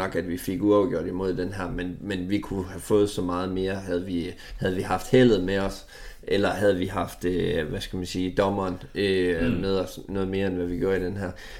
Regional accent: Jutland, Denmark; jeg er fra Jylland.

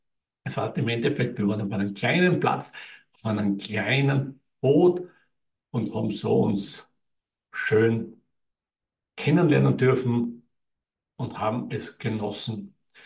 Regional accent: Austria; weil schließlich sind wir aus Österreich. Österreich hat kein Meer.

